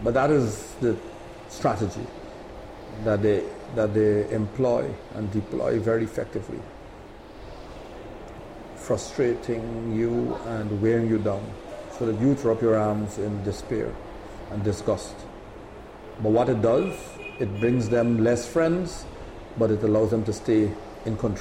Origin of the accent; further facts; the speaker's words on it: Guyana; because of course, even though Suriname is next door to us, but because they are Dutch speaking and we are English